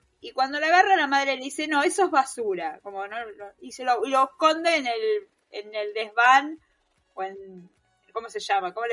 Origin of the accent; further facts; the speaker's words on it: Argentina; Yo te lo digo como argentina.